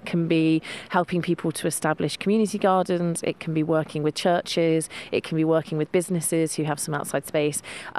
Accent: Bristol, South West England, United Kingdom; now in Isle of Man; So I'm originally from Bristol. I moved to the island in May 2022.

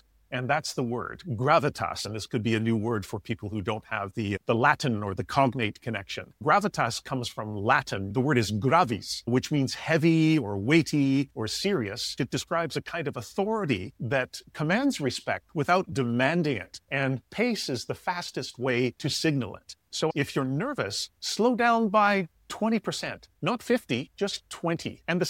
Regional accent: Toronto, Ontario, Canada; If we take a city like Toronto, my hometown, 50% of the people you pass by in the street in Toronto were born in another country.

